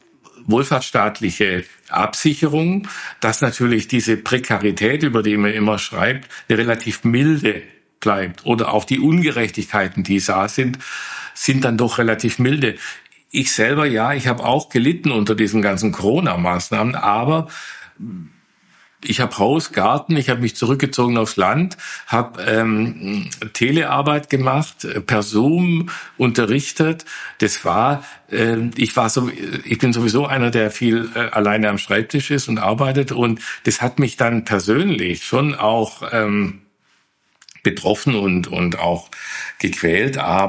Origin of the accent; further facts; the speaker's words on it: Baden-Württemberg, Germany; in der Gegend, wo ich herkomme, in Oberschwaben